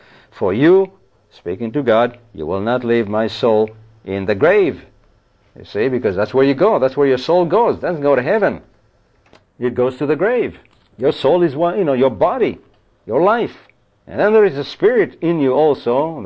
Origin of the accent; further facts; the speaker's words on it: Israel; growing up in Israel, going to the synagogue in Israel